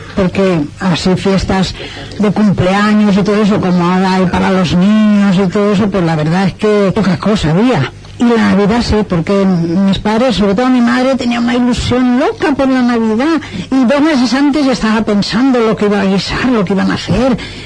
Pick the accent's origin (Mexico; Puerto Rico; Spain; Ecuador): Spain; Valencian Community; Yo, como soy del Carañal, tenía otras fiestas maravillosas, la Semana Santa.